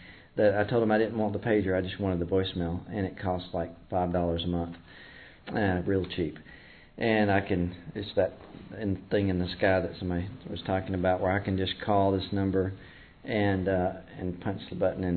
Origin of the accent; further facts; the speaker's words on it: Columbus, Georgia, United States; I'm a sexaholic from Columbus, Georgia.